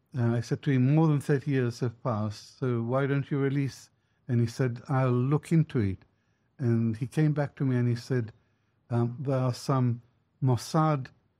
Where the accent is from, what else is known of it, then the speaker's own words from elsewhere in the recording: Israel; As a boy growing up in Israel